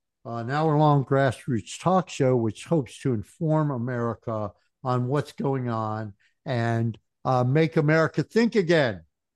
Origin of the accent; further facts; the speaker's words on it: New Jersey, United States; Wait, I'm from New Jersey. We don't take any pride in unindicted.